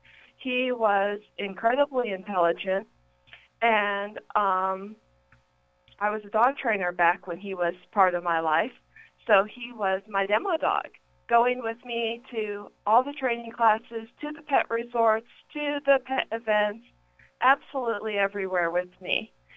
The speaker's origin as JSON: {"language": "English", "town": "Plano", "region": "Texas", "country": "United States", "tie": "born or raised there", "said": "I grew up in Plano, Texas, where I got a love of animals right off the bat."}